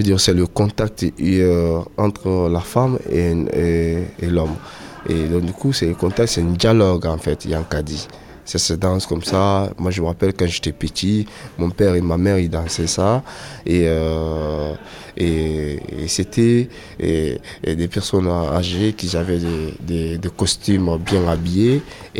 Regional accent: Guinea; first language Susu; je suis soussou avant tout parce que. C'est ma langue natale et donc du coup c'est plus c'est pour ça que je le transmets la danse soussou et les rythmes malinkés et les rythmes traditionnels de Guinée.

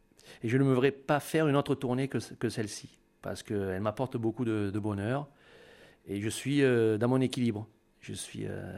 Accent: Limoges, Nouvelle-Aquitaine, France; born there; now in Marseille, France; donc. Je suis né à Limoges, d'origine périgourdine, et je suis un facteur à Marseille depuis 25 ans.

